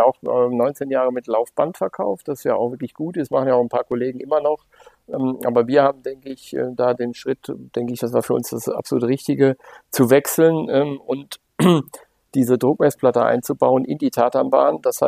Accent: Bad Berleburg, North Rhine-Westphalia, Germany; born there; der Weltmarktführer sitzt in Bad Berleburg, wo ich geboren bin

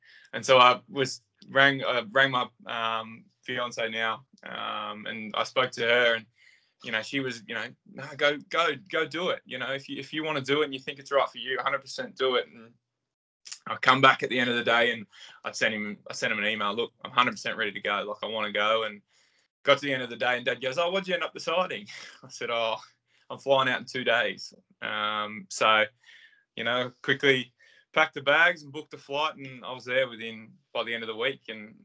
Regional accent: Australia; And I think being an Australian coach and knowing what he'd done within the game was big

